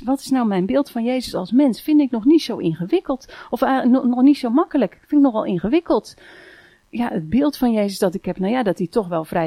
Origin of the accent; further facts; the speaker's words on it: Woerden, Utrecht, Netherlands; Ik kom dus uit Woerden.